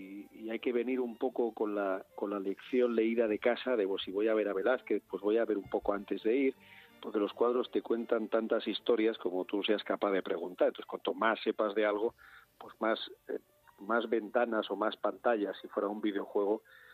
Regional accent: Spain; me considero un ciudadano español más en la media

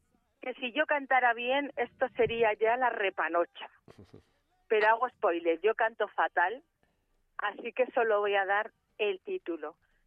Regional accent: San Sebastián, Basque Country, Spain; born there; also born or lived in Madrid; Yo nací en San Sebastián, pero soy un poco de Madrid también

